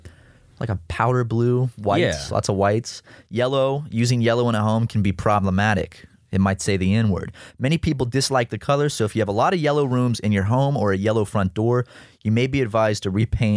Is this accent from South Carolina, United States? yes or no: yes; South Carolina, United States; growing up in South Carolina as a kid